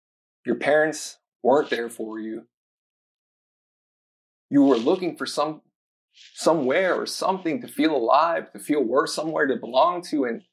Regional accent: Baton Rouge, Louisiana, United States; Like, I grew up in Baton Rouge, Louisiana, like I said, and nobody looked like me.

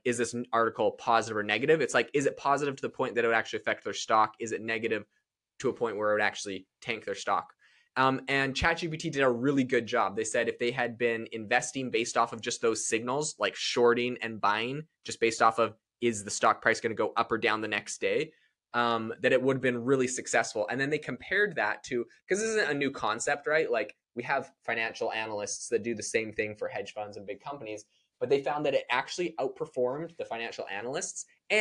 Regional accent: Canada; I'm from Canada.

